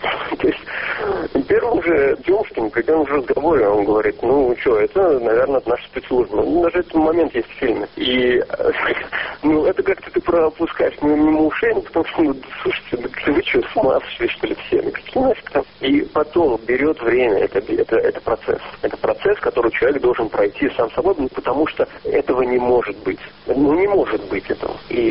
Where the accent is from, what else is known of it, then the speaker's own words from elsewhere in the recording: Israel; я не оговаривал о том, что я из Израиля